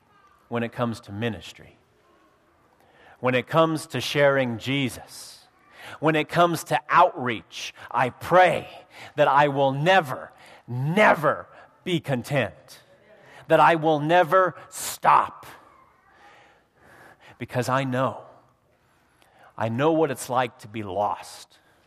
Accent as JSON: {"language": "English", "region": "Iowa", "country": "United States", "tie": "born or raised there", "said": "If I have to leave my hometown in Iowa, if I have to leave my friends, if I have to leave my relatives"}